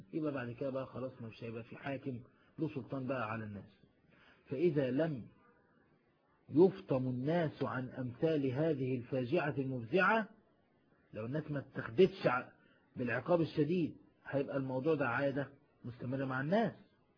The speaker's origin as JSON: {"language": "Arabic", "country": "Egypt", "said": "انا من مصر"}